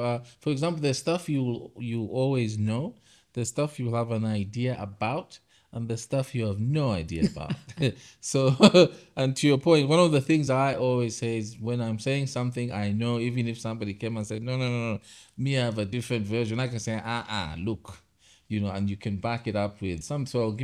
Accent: Copperbelt, Zambia; Like I grew up on the Copper Belt.

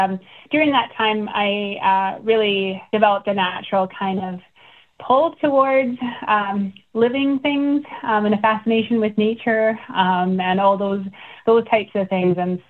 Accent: British Columbia, Canada; So I'm actually from the Nisga Nation and the Killawell Clan and the House of Nisius. And I was born and raised in a small community called Lahk

